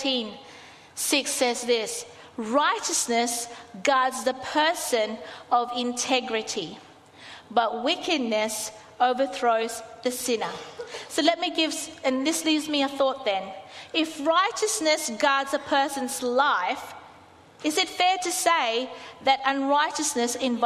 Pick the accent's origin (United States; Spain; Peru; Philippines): Philippines; And being a Filipino, sometimes I cook some dishes that will and can attract flies.